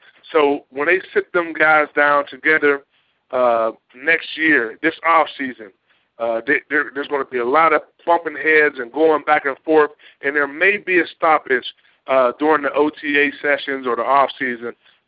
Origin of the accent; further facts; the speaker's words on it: Pittsburgh, Pennsylvania, United States; I'm born and raised in Pittsburgh, man. I'm going to be here for the rest of my life.